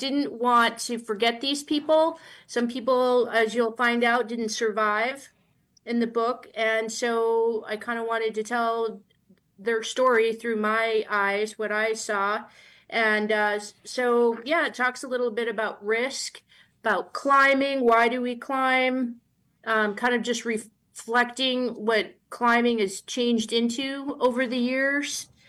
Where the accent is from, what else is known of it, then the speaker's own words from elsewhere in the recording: Connecticut, United States; now in Alaska, United States; I grew up on a farm in Connecticut and we had a tennis court and a swimming pool.